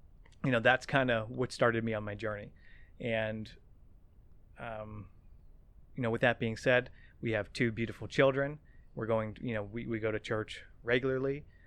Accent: Bellevue, Pennsylvania, United States; Now you can get there in under 2 hours. Small little town called Bellevue, just outside the city. And I grew up in a Catholic family.

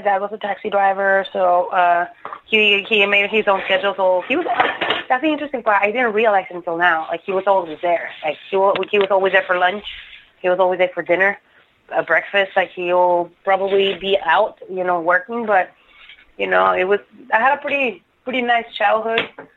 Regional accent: Tijuana, Baja California, Mexico; I grew up in Tijuana, Mexico, with the third of four girls.

